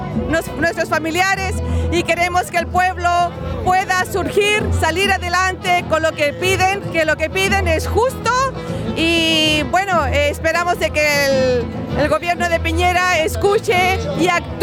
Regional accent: Chile; born there; moved away; Bueno, yo soy nacida en Chile, vine para acá con mi familia

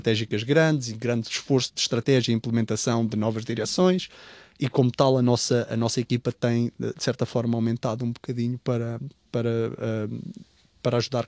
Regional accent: Portugal; now in Australia; muitos de nós portugueses e eventualmente todas as comunidades imigrantes pelo mundo sentirão, que ao ter um sotaque diferente, imediatamente nós anunciamos que não somos australianos

